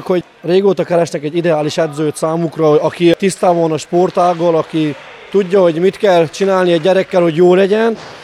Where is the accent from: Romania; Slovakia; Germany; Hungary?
Romania; Joseni, Harghita; én Erdélyből jöttem, Gyergyó Szent Miklós mellő, Gyergyó Alfalú.